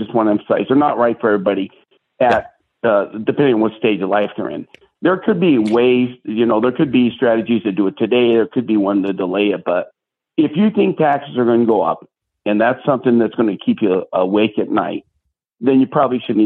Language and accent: English; Denver, Colorado, United States; Now, our family, because we grew up here in Denver, back in the day, they were all farmers.